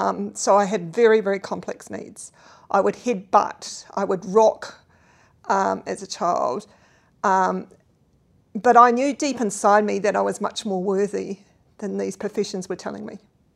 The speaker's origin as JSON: {"language": "English", "town": "Christchurch", "region": "Canterbury", "country": "New Zealand", "tie": "born there", "said": "I was born in Christchurch in the spring of 1967."}